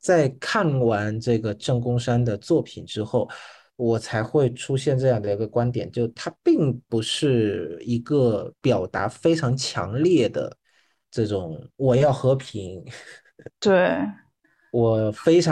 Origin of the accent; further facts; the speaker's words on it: Vietnam; Chinese is a second language; 就是那位老师是在我自己在越南上高中的时候的最后一天上课的时候，他还讲了他的故事。因为我们越南这边的高考